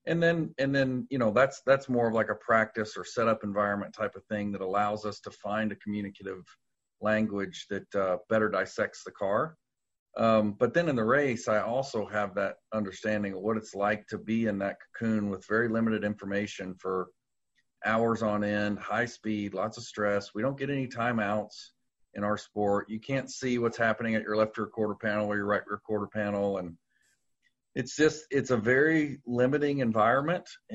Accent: Louisville, Kentucky, United States; moved away as an adult; also born or lived in Indianapolis / North Carolina; because when I was born and raised in Louisville, All I knew was Louisville. So it was Louisville. Now that I've been removed and went to Purdue and lived in Indy and lived in North Carolina for 10 to 15 years

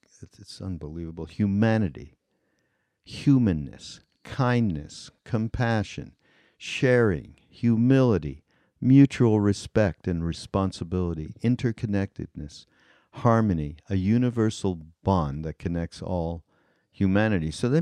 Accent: Canada; My country. Canada.

